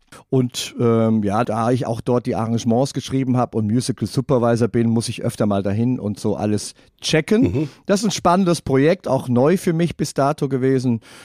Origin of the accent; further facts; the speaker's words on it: North Rhine-Westphalia, Germany; wobei ich aus einer Freikirche komme. Freie evangelische Gemeinde in Siegen, Geisweid. Also ich komme aus dem Siegerland. Sehr fromme Ecke.